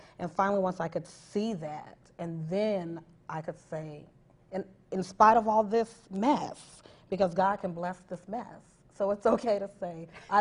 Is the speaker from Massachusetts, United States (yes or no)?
no; Colorado, United States; even me, you know, I'm originally from Colorado, and I lived in a battered woman shelter with my daughter